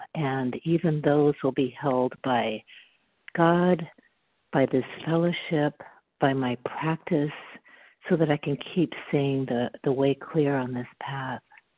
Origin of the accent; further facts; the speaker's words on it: Washington, United States; I'm from Washington State.